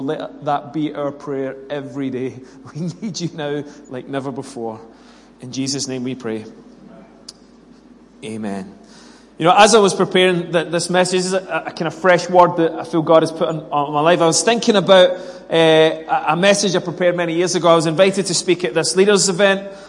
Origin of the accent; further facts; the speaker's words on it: United Kingdom; We're so British that we never say anything, but we tut and we roll our eyes.